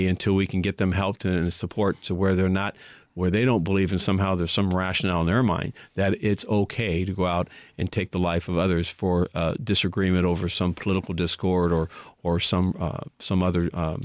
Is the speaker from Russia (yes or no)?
no; the South, United States; and I grew up in the South during my high school years